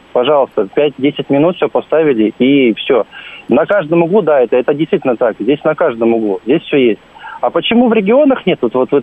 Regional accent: Khabarovsk, Khabarovsk Krai, Russia; moved away as an adult; now in Moscow, Russia; Я из Хабаровска.

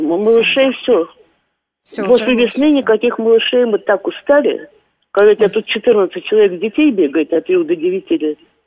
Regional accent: Moscow, Russia; born there; Родилась я в Москве, на Ямском поле, в бараке.

